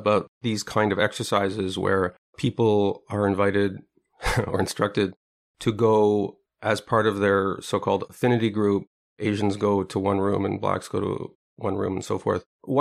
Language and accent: English; Montreal, Quebec, Canada; like I grew up in Montreal.